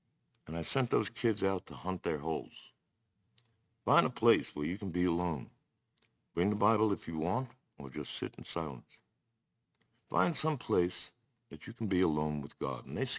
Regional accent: Brooklyn, New York, United States; I grew up in Brooklyn, New York. It was in a city that never sleeps, and that's an accurate statement.

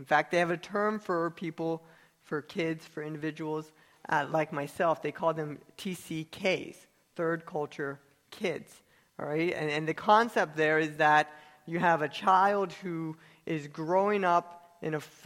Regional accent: Kenya; born there; I was born in Kenya, Africa, on the mission field.

